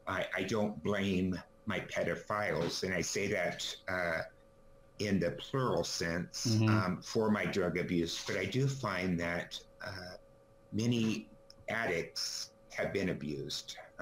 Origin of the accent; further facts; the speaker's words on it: Redding, California, United States; Well, I'm from Redding, California. I'm a native of California in the United States.